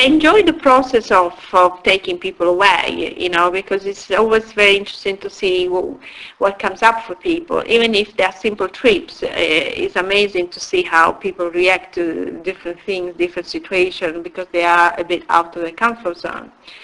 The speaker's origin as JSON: {"language": "English", "country": "Italy", "second_language": "English", "moved": "as an adult", "said": "I was still living in Italy, in my home country."}